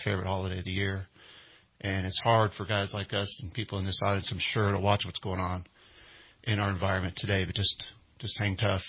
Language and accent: English; Nebraska, United States; Well, I like to always talk about my life. I grew up in Nebraska.